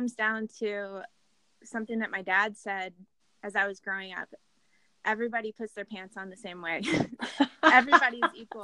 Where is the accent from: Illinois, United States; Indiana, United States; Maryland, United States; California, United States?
Indiana, United States; I grew up in Indiana in a really small town